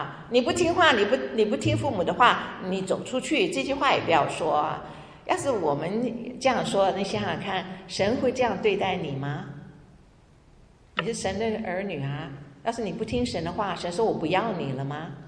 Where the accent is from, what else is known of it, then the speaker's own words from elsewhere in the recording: China; 我们中国人尤其是哈啊